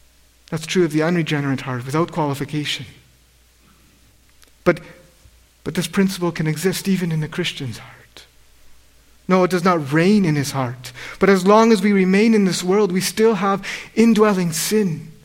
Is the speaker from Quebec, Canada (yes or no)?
no; British Columbia, Canada; I grew up in the Fraser Valley on the west coast of Canada.